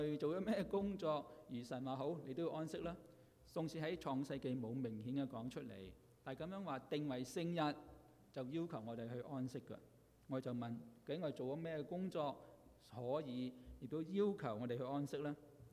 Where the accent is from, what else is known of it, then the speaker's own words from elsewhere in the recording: California, United States; 我是加州來的嘛，加州就很不同，